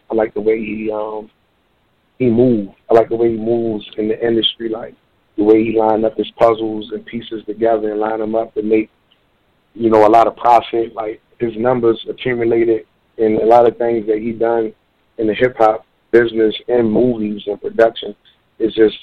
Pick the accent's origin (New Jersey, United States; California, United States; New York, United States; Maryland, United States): Maryland, United States; Baltimore; Well, I'm from Baltimore, Maryland. A lot of people call it Baltimore. A lot of people call it Murderland.